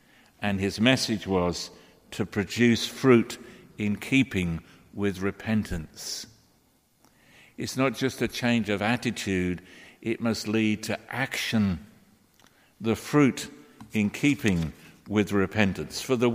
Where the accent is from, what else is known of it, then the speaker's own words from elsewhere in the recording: London, United Kingdom; Barbara and I come from the East End of London.